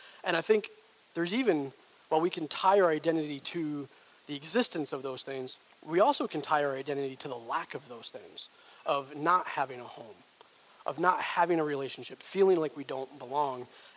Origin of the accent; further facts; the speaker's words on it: New York, United States; I grew up in New York. I'm a Red Sox fan. Grew up in New York because my family's from Western Massachusetts originally.